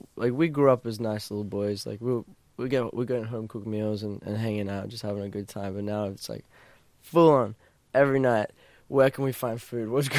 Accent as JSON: {"language": "English", "region": "Queensland", "country": "Australia", "tie": "born or raised there", "said": "and we're from Queensland. So in Queensland, you kind of finish school and then you leave straight away because we grew up in a small town."}